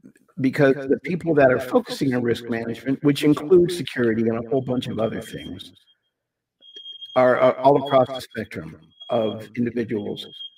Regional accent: Massachusetts, United States; moved away; also born or lived in Texas; I was born and raised in the Northeast, Massachusetts, moved to Texas, spent a little time with EDS actually

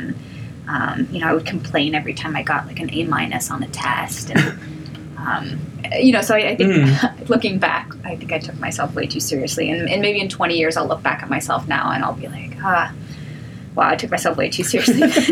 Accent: Columbus, Ohio, United States; also born or lived in Greenville, South Carolina; So I am originally from Columbus, Ohio, but also spend some time in Greenville, South Carolina. But I've been out here for about 10 years now, and so I do consider myself to be, you know, local-ish.

